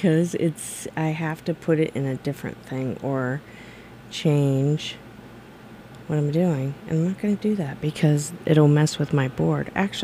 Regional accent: California, United States; I'm from California, and there was a radio station in L.A. we used to listen to.

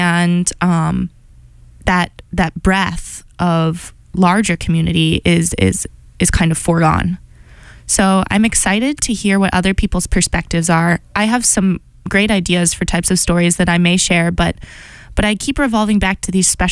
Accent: Chicago, Illinois, United States; my housemates alone, one from Virginia, one from Korea, one from Brooklyn, I'm from Chicago.

